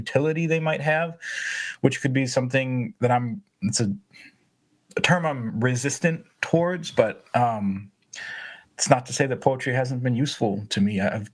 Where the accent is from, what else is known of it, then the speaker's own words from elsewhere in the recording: Wisconsin, United States; I mean, like I think like most boys growing up in Wisconsin, you have your dreams occur through an athletic lens.